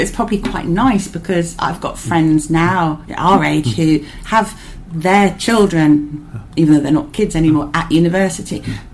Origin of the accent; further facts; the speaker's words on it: South West England, United Kingdom; I grew up in South Devon